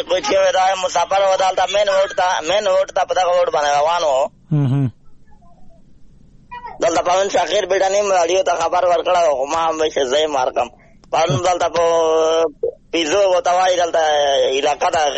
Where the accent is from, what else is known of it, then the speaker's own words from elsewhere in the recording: Khyber Pakhtunkhwa, Pakistan; موږ یو پښتانه یو ټول یو دین هم ده یو ژبه ده یو کلتور ده